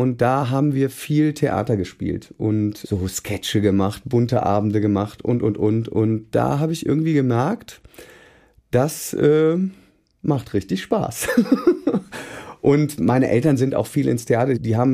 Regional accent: Neuss, North Rhine-Westphalia, Germany; Ich bin in Neuss im Rheinland groß geworden

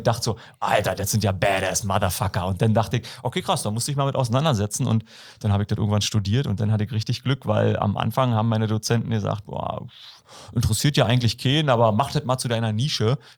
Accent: Brandenburg, Germany; ich bin aus Brandenburg so ja, ein Stück weg von Berlin, so 20 Kilometer.

